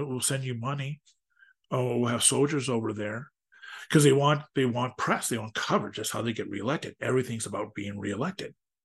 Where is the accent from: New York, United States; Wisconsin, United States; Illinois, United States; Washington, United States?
Wisconsin, United States; Platteville; also born or lived in Dubuque, Iowa; I'm from Platteville, Wisconsin, right near the Mississippi. I lived for many years in Dubuque.